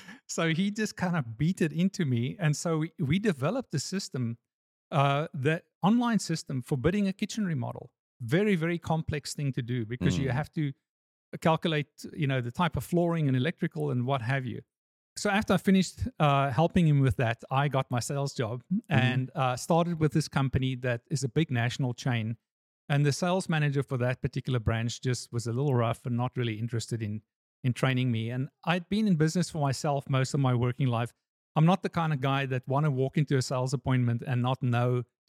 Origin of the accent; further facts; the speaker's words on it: South Africa; So I grew up in South Africa, learned to do photography professionally at age 13, went into the army.